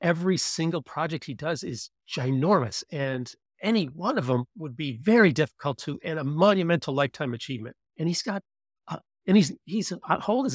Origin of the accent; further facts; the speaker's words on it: Buffalo, New York, United States; because the weather is worse than I grew up in Buffalo.